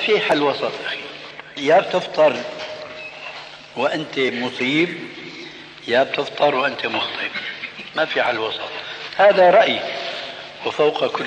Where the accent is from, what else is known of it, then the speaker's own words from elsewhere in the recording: Syria; كما يقولون عندنا في الشام